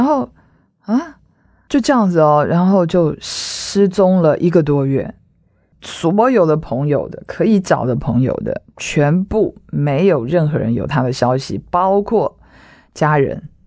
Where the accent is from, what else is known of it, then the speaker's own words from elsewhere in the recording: Taiwan; 我们是台湾人